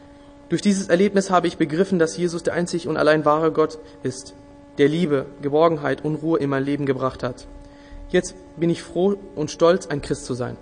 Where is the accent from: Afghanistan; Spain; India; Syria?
Afghanistan; German is a second language; now in Ascheberg, Germany; Ich bin 20 Jahre alt und lebe zurzeit in Ascheberg in einem Asylheim. Ich komme aus Afghanistan und bin in einer sehr stark muslimischen Familie aufgewachsen